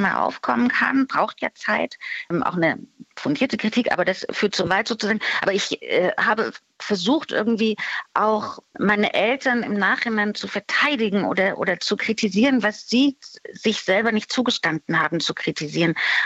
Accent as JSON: {"language": "German", "region": "Saxony", "country": "Germany", "said": "Also ich komme aus Sachsen, da wohne ich auch noch."}